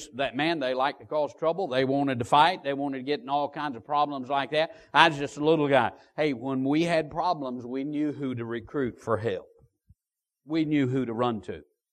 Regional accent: Georgia, United States; born there; I was born in Georgia. I was probably 5 or 6 years old at the most, and we lived in the middle of the block, and the church building was right next to us.

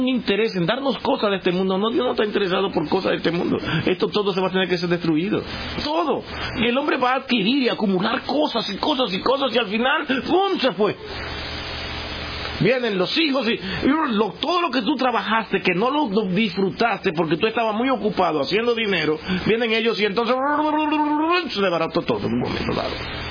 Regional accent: Dominican Republic; en mi país, República Dominicana

